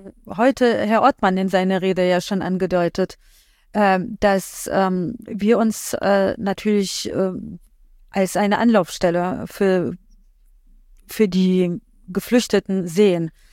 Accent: Poland; born there; Und ich komme ja gebürtig aus Polen

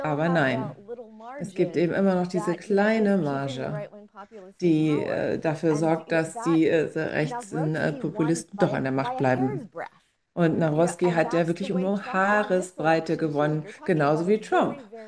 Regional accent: United States; als Amerikanerin, die auch bei vielen Demonstrationen dabei war in den USA

